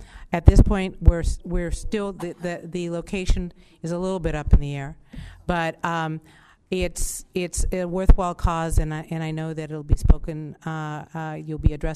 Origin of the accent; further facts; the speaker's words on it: Van Nuys, California, United States; I grew up here in Van Nuys and close enough, okay?